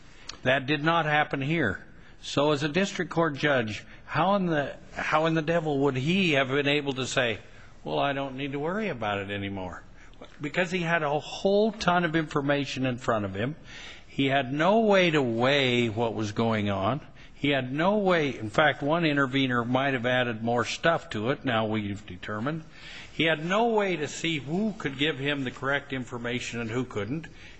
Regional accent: Idaho, United States; since I'm from Idaho, I know a little bit about it.

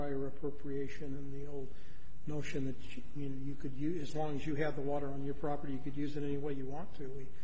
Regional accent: Arizona, United States; I'm not intimately familiar with Nevada, I'm from Arizona

